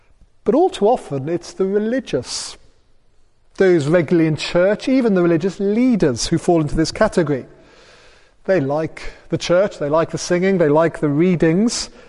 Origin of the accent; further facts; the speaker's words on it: Holywell, Wales, United Kingdom; I remember growing up in Holywell